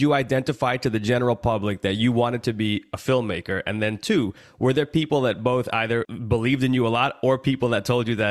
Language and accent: English; New York City, New York, United States; I grew up in New York and cutting ass on each other is just how we show love